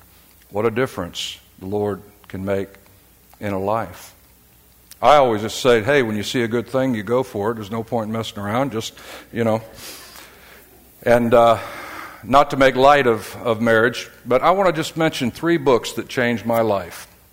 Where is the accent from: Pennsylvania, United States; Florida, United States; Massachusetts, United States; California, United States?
Florida, United States; Jacksonville; I went back to my hometown of Jacksonville, Florida